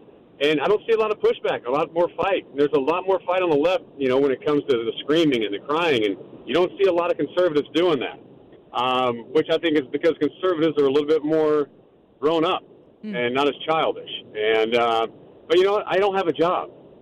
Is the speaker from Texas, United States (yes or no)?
yes; Texas, United States; born or raised there